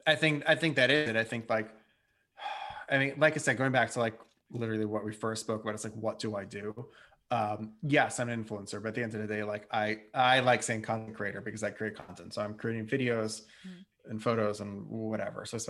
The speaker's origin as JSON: {"language": "English", "region": "New York", "country": "United States", "tie": "born or raised there", "said": "I've had all the benefits of the world of growing up in Westchester and doing all that shit and going to NYU."}